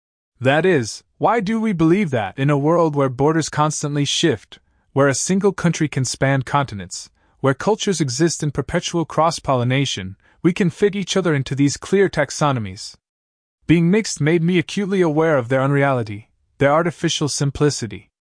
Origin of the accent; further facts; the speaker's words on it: England, United Kingdom; that growing up in England made me merely English